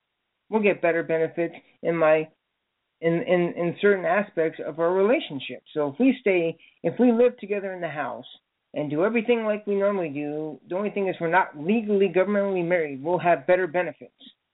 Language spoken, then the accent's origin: English; United States; I'm an American.